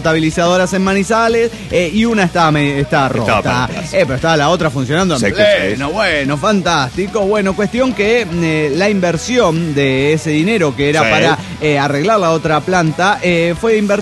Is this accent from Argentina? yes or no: no; Costa Rica; de Costa Rica.